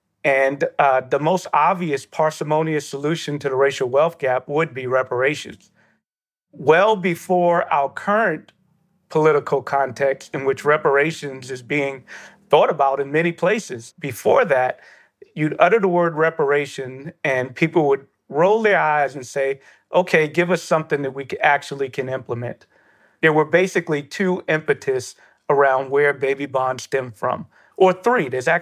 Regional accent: New York City, New York, United States; I grew up in Bedford-Stuyvesant, and my parents, through struggle, were able to afford me to go to an elite private school, Brooklyn Friends.

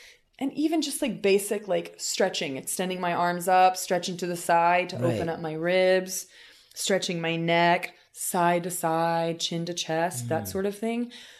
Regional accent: Indiana, United States; accent: general American; I am from Southern Indiana. So for the most part, my accent was a pretty good example of a, quote, general American accent.

